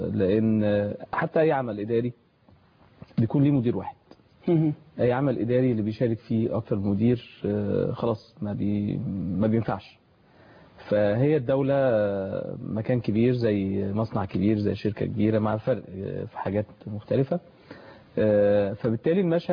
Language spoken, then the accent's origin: Arabic; Egypt; احنا يعني كمصريين حاسين بالاختراب شوية.